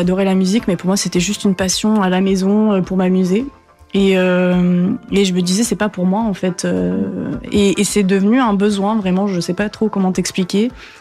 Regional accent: France; born there; je suis née en France, donc ça serait plus logique en vrai, même si j'ai toujours parlé portugais à la maison.

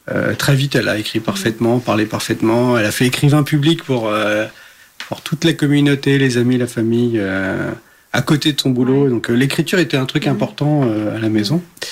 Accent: Portugal; en tant que Portugais, déjà on est blanc, On est plutôt catholique quand même

